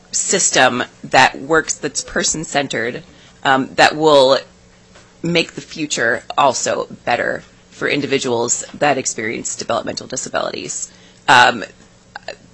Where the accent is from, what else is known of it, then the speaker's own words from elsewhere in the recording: Kenai, Alaska, United States; I'm from Kenai.